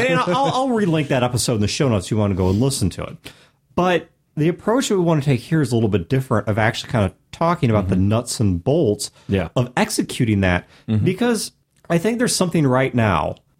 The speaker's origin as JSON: {"language": "English", "country": "United States", "said": "For example, as an American, I cannot handle the full heat of properly made Thai food"}